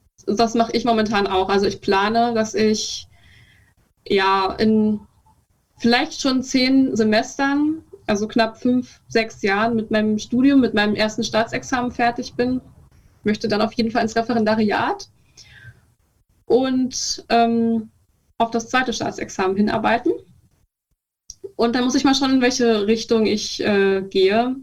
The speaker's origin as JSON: {"language": "German", "region": "Brandenburg", "country": "Germany", "tie": "born or raised there", "said": "meinem Aufwachsen, meiner Kindheit und Jugend in der Prignitz, die vielleicht etwas anders abläuft als die Jugend im Rest von Deutschland."}